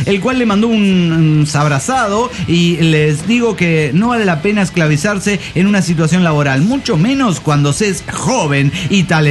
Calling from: Oruro, Bolivia; de Oruro.

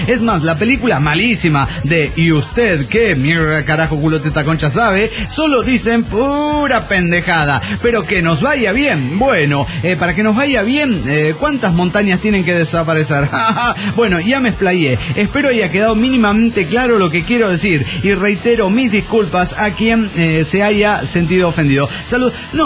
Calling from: Mexico City, Mexico; del DF mexicano.

